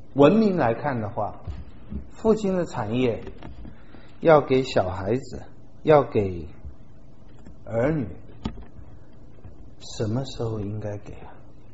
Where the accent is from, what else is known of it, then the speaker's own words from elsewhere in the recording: Taiwan; 尤其我从台湾来，我看实在很民主